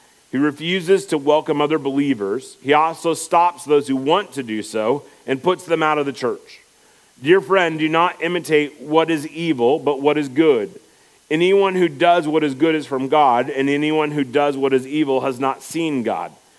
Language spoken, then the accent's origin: English; Iowa, United States; And we grew up in Iowa, so that helps too.